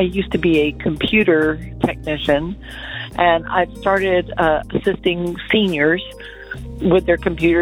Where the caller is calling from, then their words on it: El Cerrito, California, United States; I'm calling from El Cerrito, California. I am 59 years old